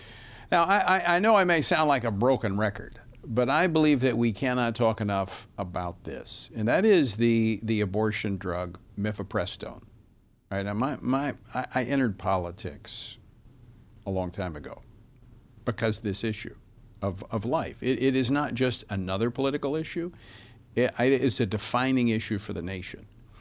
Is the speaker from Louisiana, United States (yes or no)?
yes; Louisiana, United States; prohibit states like Louisiana, my home state, from going after these doctors